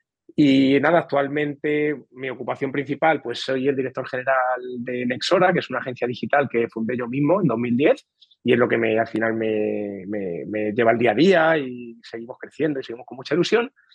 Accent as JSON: {"language": "Spanish", "town": "Toledo", "region": "Castilla-La Mancha", "country": "Spain", "lives_now": "Valencia, Spain", "said": "soy de Toledo. Ahora vivo en Valencia porque mi mujer Laura es de aquí de Valencia y nos hemos venido aquí a vivir."}